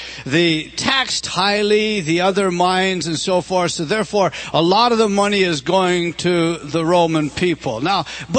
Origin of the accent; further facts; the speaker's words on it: British Columbia, Canada; I come from British Columbia originally, see?